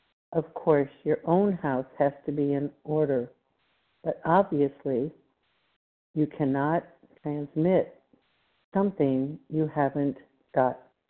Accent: Plano, Texas, United States; I am from Texas, Plano, Texas, just outside Dallas.

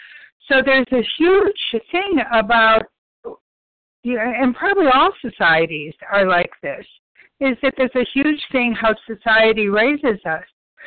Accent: Texas, United States; Good morning, visionaries. I'm from Texas.

